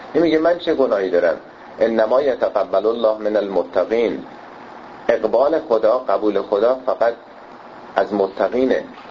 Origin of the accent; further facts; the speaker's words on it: Iran; دابلاش برای ما ایرانی هستیم و با شعر و ادبیات ارتباط بیشتر داریم